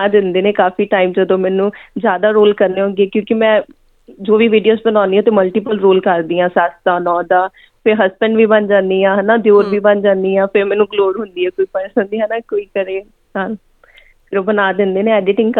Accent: Amritsar, Punjab, India; moved away as an adult; now in Australia; ਮੈਂ ਪਿੱਛੇ ਅੰਮ੍ਰਿਤਸਰ ਤੋਂ ਹਾਂ, ਅਤੇ ਆਸਟ੍ਰੇਲੀਆ ਮੈਂ ਆਈ ਸੀ 2013 ਦੇ ਵਿੱਚ, ਆਪਣੇ ਹਸਬੈਂਡ ਨਾਲ ਆਈ ਸੀ

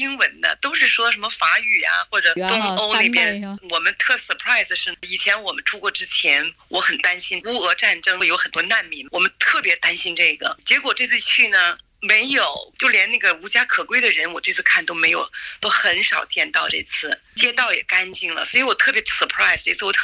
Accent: Sydney, New South Wales, Australia; 我说我们是澳大利亚的，是在悉尼过来的。

